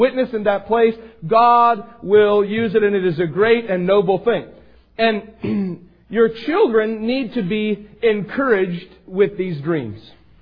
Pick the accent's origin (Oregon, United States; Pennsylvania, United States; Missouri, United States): Oregon, United States; Astoria; And then at one time I grew up in Astoria, so I wanted to have a fleet of fishing vessels, crabbing vessels